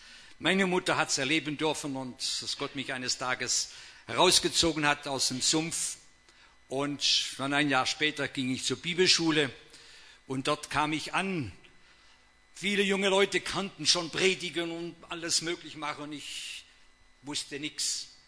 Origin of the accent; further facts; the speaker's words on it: Baden-Württemberg, Germany; sind nicht nur bei uns im Schwarzwald, wo ich herkomme, bekannt